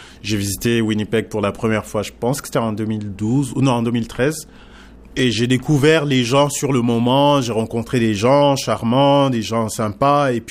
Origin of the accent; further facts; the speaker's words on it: Luxembourg; born there; j'ai 39 ans. Je suis né au Grand-Duché de Luxembourg, qui est un très petit pays, un tout petit pays au centre de l'Europe.